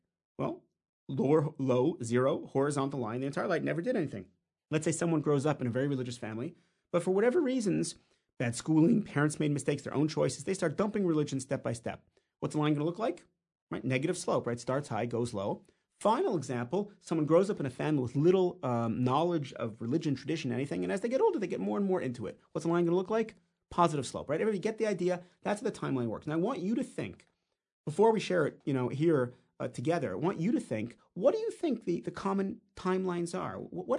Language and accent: English; Canada; now in Israel; I grew up in Canada, but I live in Israel now.